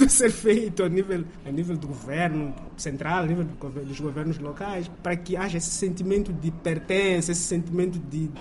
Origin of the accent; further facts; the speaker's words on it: Mozambique; now in China; o sentimento é comum, é um pouco diferente de onde eu venho. Se tu és estrangeiro, vens para Moçambique e falas mal de Moçambique, és capaz de ter apoio do moçambicano